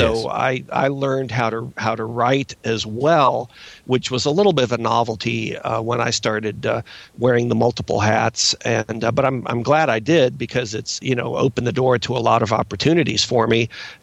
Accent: Lexington, Kentucky, United States; also born or lived in Cleveland, Ohio; now in Frederick, United States; Well, originally from Cleveland, Ohio, but spent most of my childhood and formative years in Lexington, Kentucky

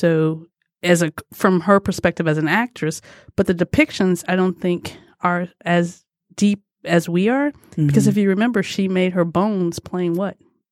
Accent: Detroit, Michigan, United States; came back home to start a family and to work at my hometown newspaper

